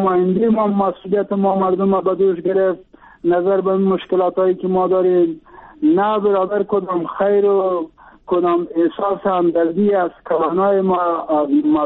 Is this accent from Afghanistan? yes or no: yes; Afghanistan; اگر ما افغان هستیم ما افغان اینجا برادر نادیده گرفته شدیم